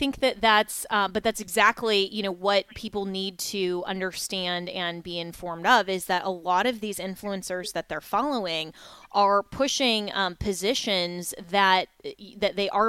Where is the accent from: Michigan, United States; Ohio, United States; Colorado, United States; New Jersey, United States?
Colorado, United States; now in Florida, United States; I saw what happened to my home state, former home state of Colorado, when we did the same thing with Amendment 64